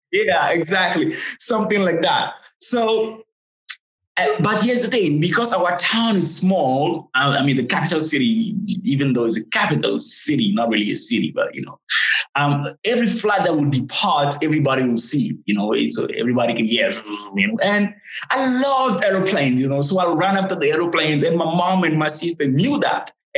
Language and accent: English; Togo; And when I say I'm from Togo, they're like, Tokyo? I'm like, no, not Tokyo.